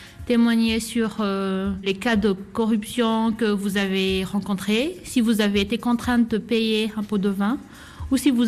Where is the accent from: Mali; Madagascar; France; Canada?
Madagascar; je suis de Madagascar